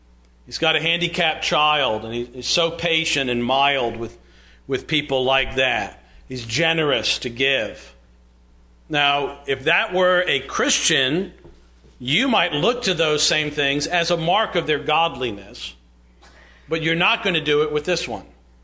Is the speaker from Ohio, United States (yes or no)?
no; New York, United States; that's where my family's from, Philadelphia originally, although I am a New Yorker.